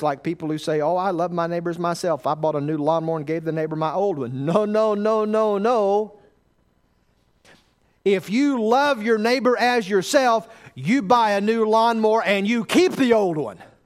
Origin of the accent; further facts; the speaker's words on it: the South, United States; No, I'm from the South. We had that.